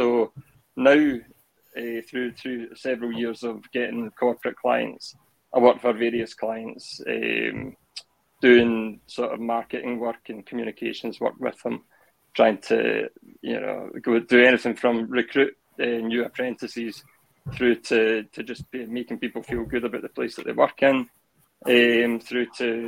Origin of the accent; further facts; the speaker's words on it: Glasgow, Scotland, United Kingdom; I'm a photographer. I'm from Glasgow.